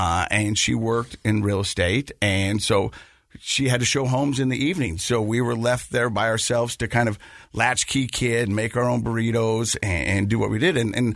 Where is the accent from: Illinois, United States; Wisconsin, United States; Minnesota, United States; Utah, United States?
Utah, United States; Ogden; Well, so I was born and raised right here in Utah, Ogden, Utah. Graduated from Ogden High, then went up to Utah State.